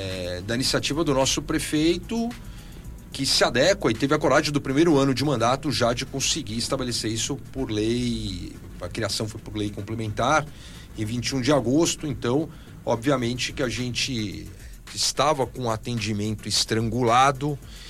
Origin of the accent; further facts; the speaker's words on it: São Paulo, Brazil; como eu venho de São Paulo, eu tenho isso como Zona Oeste, Zona Leste e tal.